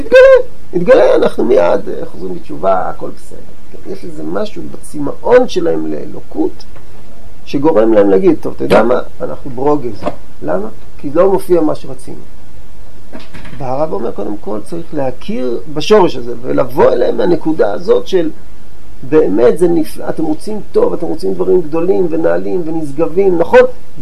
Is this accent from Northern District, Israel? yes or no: yes; Northern District, Israel; born there; ושרו על הגולן, שם נולדתי, שם נולדו לי ילדיי